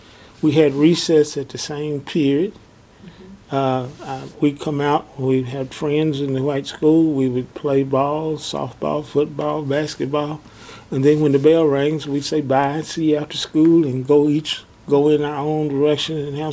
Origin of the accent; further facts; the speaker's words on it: Stamford, Kentucky, United States; born there; I was born in Lincoln County in the town of Stamford, Kentucky, February the 27th, 1929.